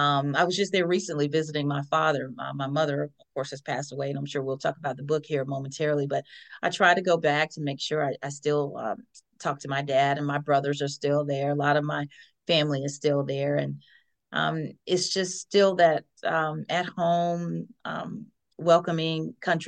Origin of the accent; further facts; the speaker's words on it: Eatonton, Georgia, United States; I am from the booming metropolis of Eatonton, Georgia, Putnam County.